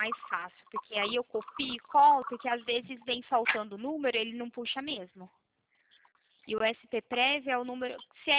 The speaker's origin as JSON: {"language": "Portuguese", "region": "São Paulo", "country": "Brazil", "said": "Eu sou do interior de São Paulo"}